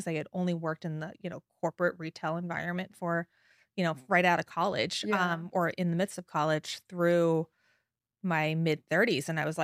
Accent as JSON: {"language": "English", "region": "New York", "country": "United States", "tie": "born or raised there", "said": "because I grew up on Long Island"}